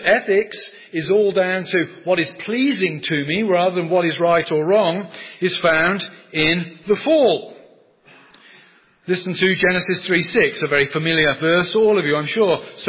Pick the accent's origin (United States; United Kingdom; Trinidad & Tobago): United Kingdom; England; I'm English, and I say to the students, for something to be really funny, somebody somewhere has to be suffering.